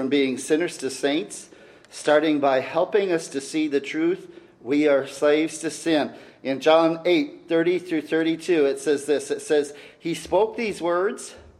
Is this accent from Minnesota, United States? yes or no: no; Illinois, United States; also born or lived in Chicago; I was brought up in Illinois and lived near Chicago, was born in Chicago, and I went to see the Sears Tower.